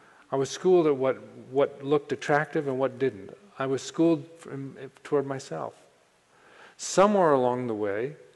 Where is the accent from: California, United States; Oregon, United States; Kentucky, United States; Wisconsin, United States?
Wisconsin, United States; growing up in Wisconsin as a young boy